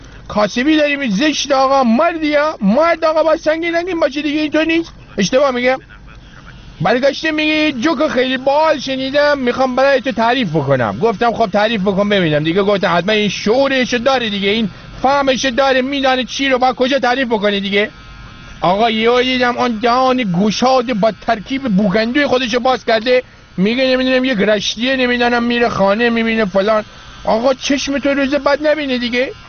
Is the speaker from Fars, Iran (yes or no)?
no; Rasht, Gilan, Iran; من بچه رشتم. من یه زمانی ما توی رشت برای خودمون گندلاتی بودیم